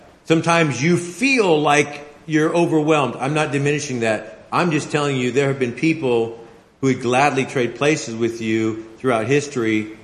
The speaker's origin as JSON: {"language": "English", "country": "United States", "said": "Well, I'm an American and I live in a different society"}